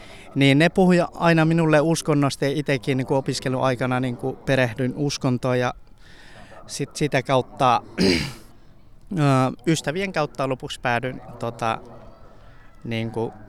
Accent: Iran; Finnish is a second language; now in Finland; Mä tulin Iranista niin kuin Turkiin ja Turkin kautta Kreikkaan. Ja Kreikasta niin kuin läpi Eurooppa sitten Suomeen kyllä.

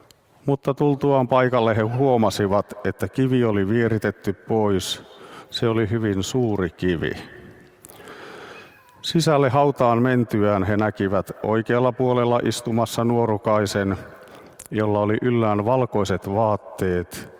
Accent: Nurmo, South Ostrobothnia, Finland; Nurmon kirkossa, missä olen sieltä Seinäjoelta kotoisin

